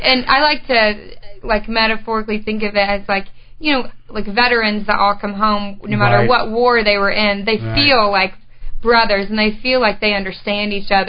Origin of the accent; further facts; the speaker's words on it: Savannah, United States; But I've lived in Memphis. I grew up in Savannah. I've lived in Brownsville. I've lived all over.